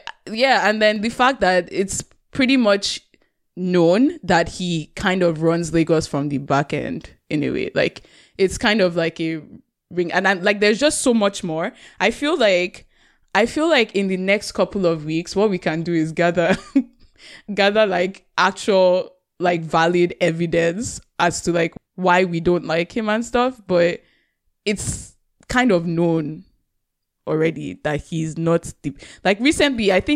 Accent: Canada; I'm Canadian.

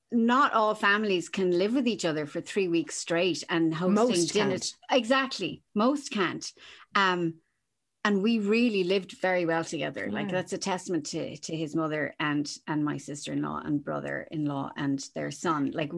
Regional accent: Munster, Ireland; I grew up in Kerry.

